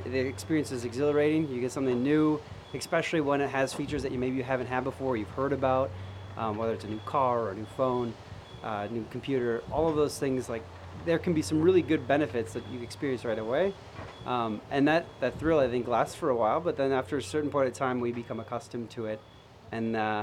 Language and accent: English; Madison, Wisconsin, United States; I am from the Madison area.